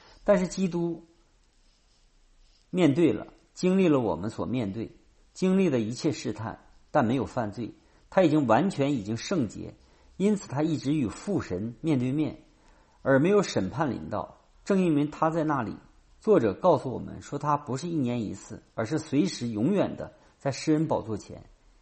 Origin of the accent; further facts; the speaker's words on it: United States; 因为我们美国人喜欢富有同情共鸣心